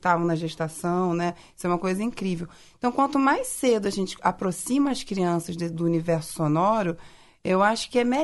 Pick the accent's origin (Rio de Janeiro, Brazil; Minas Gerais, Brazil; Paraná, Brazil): Rio de Janeiro, Brazil; Sou do Rio de Janeiro, do carioca